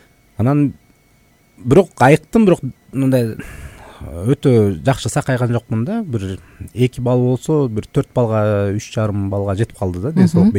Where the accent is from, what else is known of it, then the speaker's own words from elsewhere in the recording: Bishkek, Kyrgyzstan; Бирок баягы ата энем шаарга келип, шаарда чоңоюп калдык, шаарда өстүк. Шаар Бишкек шаарынын мектебинде окудук. 71-чи мектепте окугам.